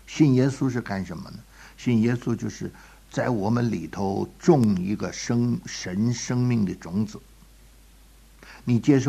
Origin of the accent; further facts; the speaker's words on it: China; 我们知道不孝有三，无后为大，我们中国人有这一套